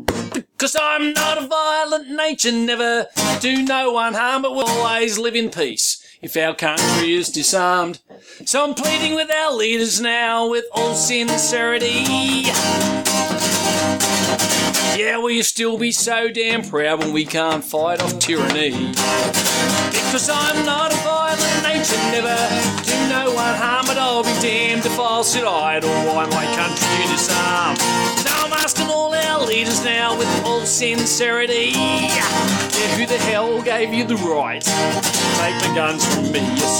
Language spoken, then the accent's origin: English; Australia; The reason I'm got the guys coming after me, realistically, is because I'm an Australian.